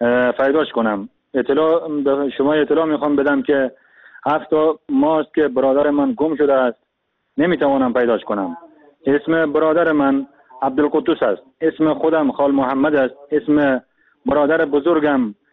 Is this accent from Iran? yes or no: no; Afghanistan; now in Turkey; من از افغانستان اومدم به ترکیه